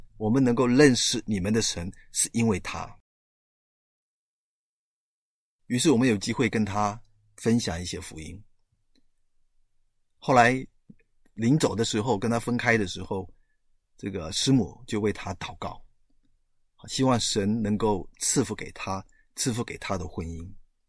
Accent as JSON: {"language": "Chinese", "country": "China", "said": "我们说我们从中国来的，我们是中国人。"}